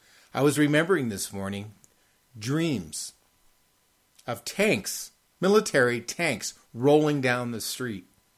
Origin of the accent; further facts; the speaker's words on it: California, United States; born there; I'm 54 years old. I was born in California, in the United States.